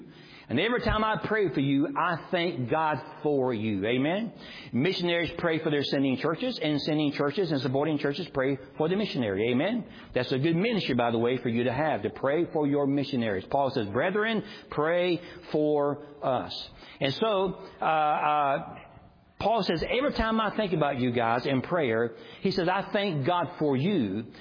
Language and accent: English; Georgia, United States; I'm a redneck from South Georgia.